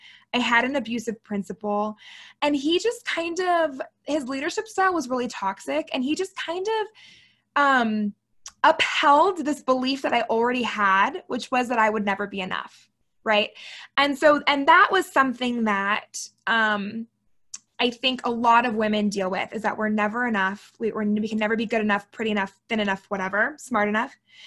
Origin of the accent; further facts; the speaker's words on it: Florida, United States; now in Salt Lake City, United States; I'm a first-generation American woman. I'm from Florida. My family is from Puerto Rico and Cuba, respectively, but I was, you know, raised in Florida. Now I live in Salt Lake City